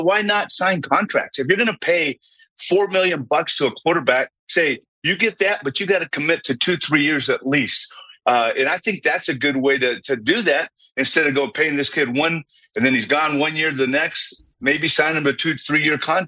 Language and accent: English; Ontario, California, United States; Yeah, I grew up in Ontario, California, about 40 miles east of L.A.